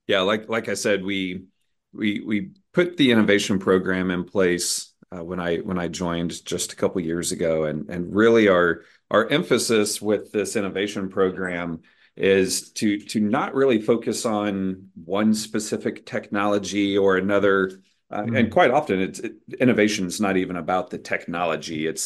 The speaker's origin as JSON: {"language": "English", "town": "Kansas City", "region": "Missouri", "country": "United States", "tie": "born or raised there", "said": "I was born and raised here in the Kansas City area, so I've just always stayed close here."}